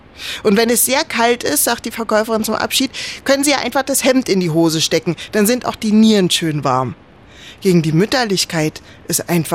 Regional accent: Berlin, Germany; Wir kommen aus dem Osten, aus der Hauptstadt der DDR.

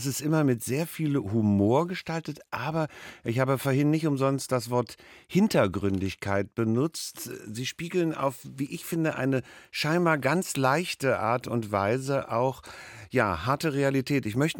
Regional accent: Berlin, Germany; Sage ich als Berliner.

